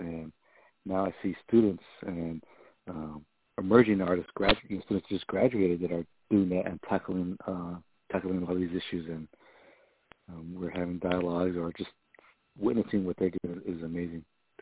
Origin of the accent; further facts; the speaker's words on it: Oceanside, California, United States; even where I grew up in Oceanside, even though there was a lot of different ethnicities in the neighborhood